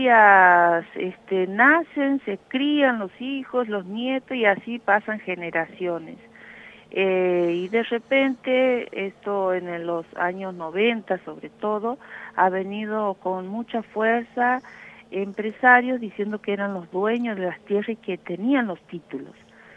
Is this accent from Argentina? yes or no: yes; Santiago del Estero, Argentina; De Quimilí, es una ciudad en la que está, bueno, una de las ciudades más cerca de la comunidad de donde soy originaria, y de Santiago Capital serán unos 210, 220 kilómetros más o menos al este.